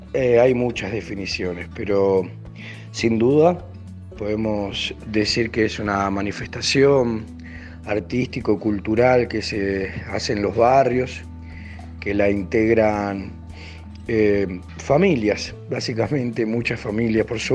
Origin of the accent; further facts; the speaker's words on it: Ituzaingó, Buenos Aires Province, Argentina; de Ituzaingó, este de la provincia de Buenos Aires, murguero, hace unos 20 años más o menos.